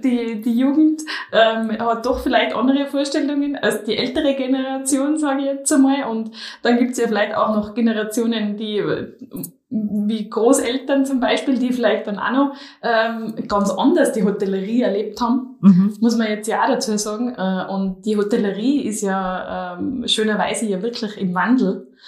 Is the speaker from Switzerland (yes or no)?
no; Tyrol, Austria; bei uns in Tirol würde man sagen, ein gmade Wiesen.